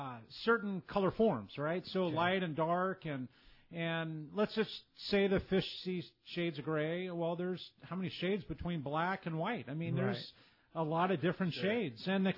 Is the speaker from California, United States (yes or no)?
yes; Hawaiian Gardens, California, United States; That's when I was growing up in Hawaiian Gardens.